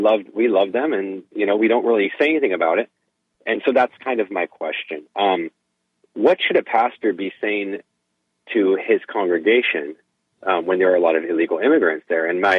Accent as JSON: {"language": "English", "region": "California", "country": "United States", "tie": "born or raised there", "said": "Born and raised in Orange County."}